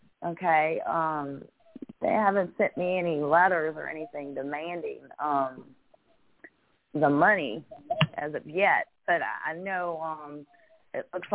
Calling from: Louisiana, United States; I'm calling from Louisiana.

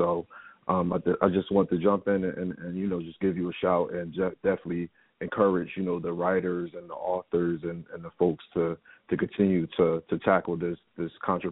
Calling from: New York, United States; I'm calling from New York, New York, Harlem, New York.

